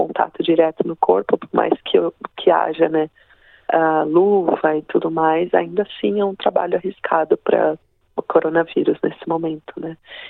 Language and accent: Portuguese; Brazil; moved away as an adult; para nós que somos brasileiros estudantes, a gente sabe que às vezes é de segunda a segunda sem parada